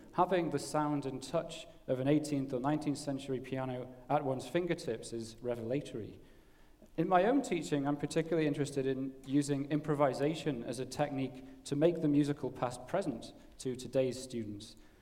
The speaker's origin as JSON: {"language": "English", "town": "Newcastle", "region": "North East England", "country": "United Kingdom", "tie": "born or raised there", "said": "As a boy growing up in Newcastle, England"}